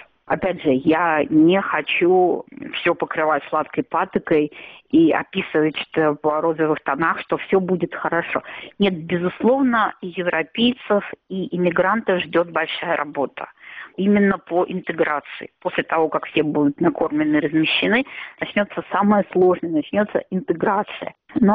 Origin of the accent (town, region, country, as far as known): Saint Petersburg, Russia; moved away as an adult; now in Hungary